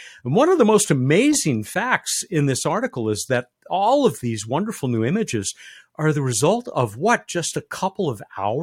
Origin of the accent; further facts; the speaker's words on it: San Diego, California, United States; the coast of my hometown, San Diego, California.